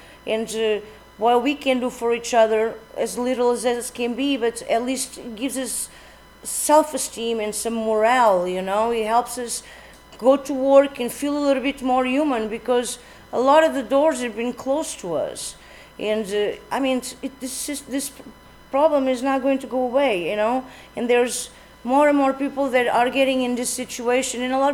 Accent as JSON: {"language": "English", "country": "Portugal", "moved": "yes", "lives_now": "United States", "said": "I am from Portugal originally. I've been in the States since 95."}